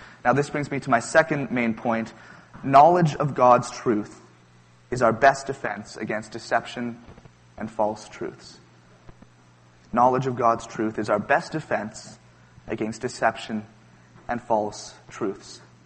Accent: Vancouver, British Columbia, Canada; I'm from Vancouver.

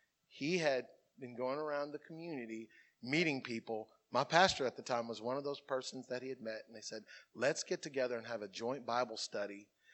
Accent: Como, United States; He knows I'm from Como. He knows that I love that community. I know the people there. He knows how I grew up

